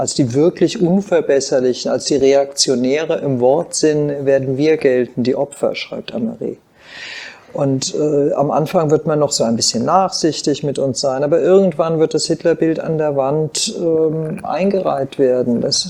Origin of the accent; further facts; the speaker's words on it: Germany; Ich nehme Deutschland wahr als das Land, in dem ich geboren bin, dessen Pass ich habe, das meine Heimat ist. Ich bin Deutsche.